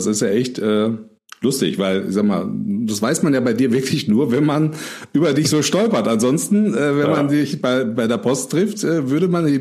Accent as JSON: {"language": "German", "town": "Hochdahl", "region": "North Rhine-Westphalia", "country": "Germany", "said": "Hey, ich komme aus Hochdahl."}